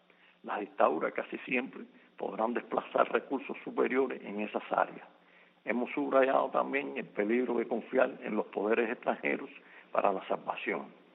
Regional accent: Cuba; En mi condición de ciudadano cubano libre y activista de derechos humanos

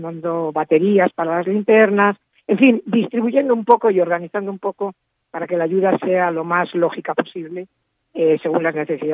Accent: Madrid, Community of Madrid, Spain; yo me siento orgullosísima como madrileña

